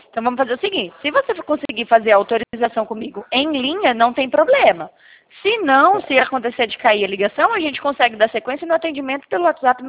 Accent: Paraná, Brazil; eu sou do Paraná

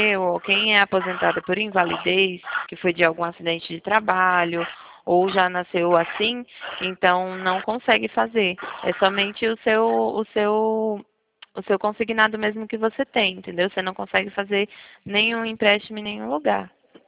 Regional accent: Piracicaba, São Paulo, Brazil; nós somos de Piracicaba, interior de São Paulo.

